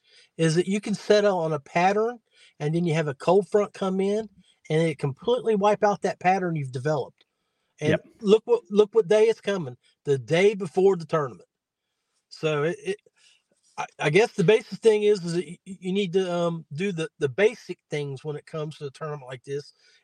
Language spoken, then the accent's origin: English; West Virginia, United States; Like I'm from West Virginia. I'm staying with guys from Pennsylvania and Tennessee.